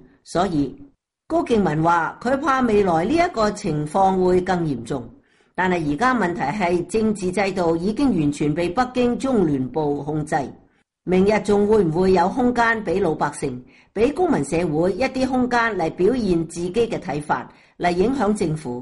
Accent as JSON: {"language": "Chinese", "country": "Hong Kong", "said": "我們香港人的主流意見很清晰，堅持一國兩制，不動搖，不變形，不走樣。"}